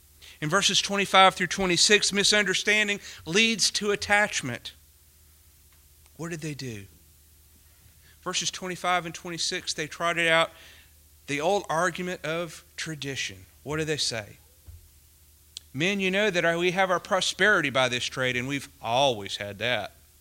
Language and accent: English; Winston-Salem, North Carolina, United States; When you think of my hometown, Winston-Salem, you think of cigarettes.